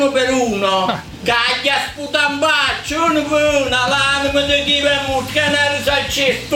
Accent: Foggia, Apulia, Italy; accent: Foggian dialect; oggi parlo solo in italiano perché quelli della Zanzara dicono che non si capisce quando io parlo in dialetto foggiano.

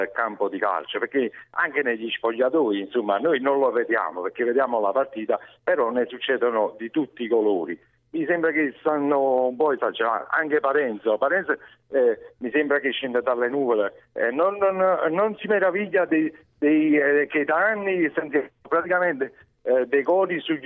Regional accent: Naples, Campania, Italy; io ammetto, insomma, da napoletano, è brutto, insomma, sentire quelle cose

